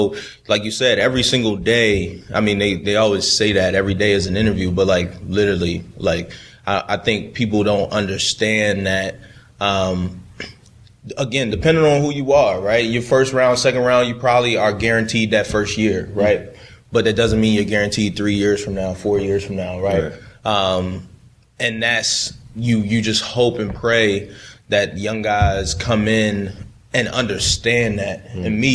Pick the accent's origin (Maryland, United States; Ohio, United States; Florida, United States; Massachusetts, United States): Maryland, United States; Baltimore; like I said, I grew up in Baltimore, that purple and black, you know.